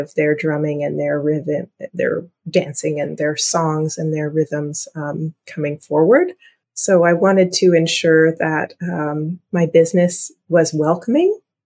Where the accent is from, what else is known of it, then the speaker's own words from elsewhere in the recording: Scarborough, Ontario, Canada; I grew up in Scarborough, Ontario. My grandmother grew up in Jamaica.